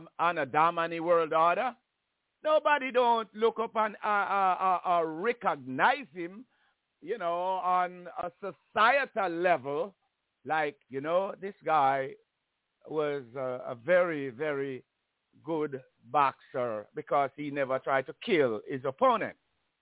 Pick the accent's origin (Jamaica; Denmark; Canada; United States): Jamaica; And I grew up in Jamaica.